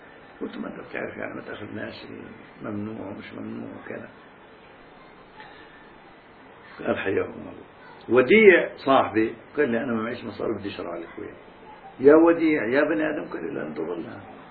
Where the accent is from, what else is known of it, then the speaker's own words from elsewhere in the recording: Palestine; قلت له فلسطيني خير يا شو بدك